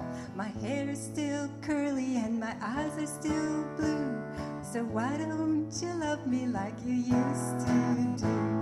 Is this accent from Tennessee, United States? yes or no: no; White Earth, Minnesota, United States; I am from White Earth. I grew up there. I'm enrolled there. I went to school in Minnesota